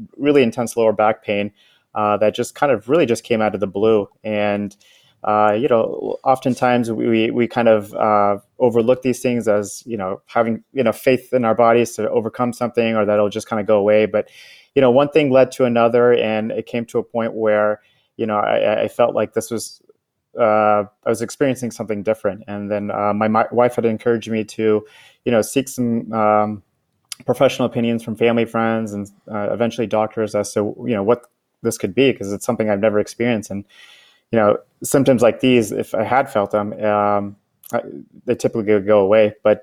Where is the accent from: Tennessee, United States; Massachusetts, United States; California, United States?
Tennessee, United States; Nashville; now in South Bay, United States; I grew up in Nashville, Tennessee, went to college at Vanderbilt, went to dental school at NYU and graduated in 2012.